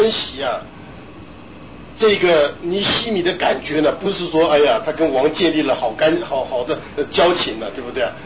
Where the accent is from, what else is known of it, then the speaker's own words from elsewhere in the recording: China; 我们中国人一句话叫什么，这个呢阎王好斗，小鬼难缠。